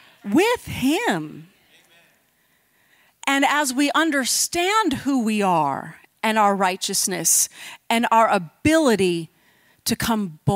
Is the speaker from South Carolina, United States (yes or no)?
no; Buffalo, New York, United States; But in Western New York, I grew up there. I grew up in Buffalo, lived in the same house most of my whole life.